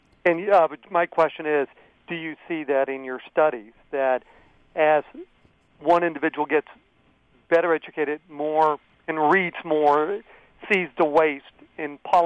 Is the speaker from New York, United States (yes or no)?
no; Laredo, Texas, United States; now in Dallas-Fort Worth, United States; I'm a Hispanic, born and raised in Laredo, graduated from the University of Texas. Now I live in the Dallas-Fort Worth area.